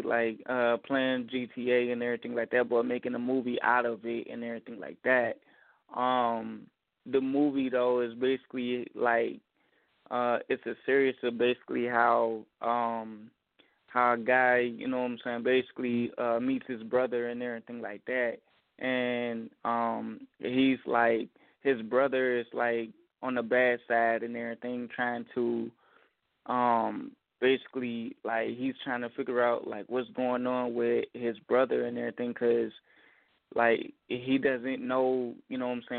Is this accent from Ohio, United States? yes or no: yes; Dayton, Ohio, United States; I'm from Dayton, Ohio.